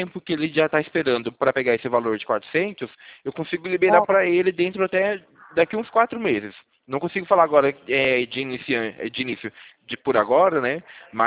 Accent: São Paulo, Brazil; E eu fico no interior de São Paulo, na região de Campinas.

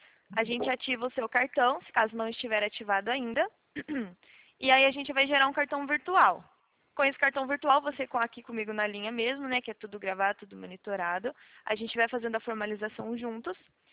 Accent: São Paulo, Brazil; Aqui eu sou de São Paulo, né?

